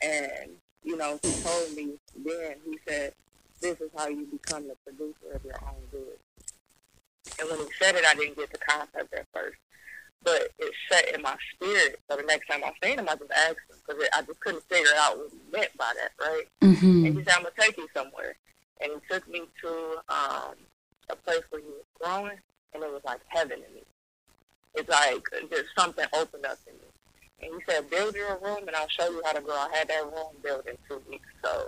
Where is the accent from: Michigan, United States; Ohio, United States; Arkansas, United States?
Michigan, United States; Detroit; I come from Detroit, of course. Born on the Detroit mud ground.